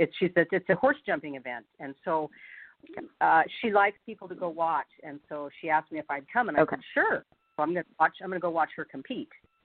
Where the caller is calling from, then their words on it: California, United States; I'm from Northern California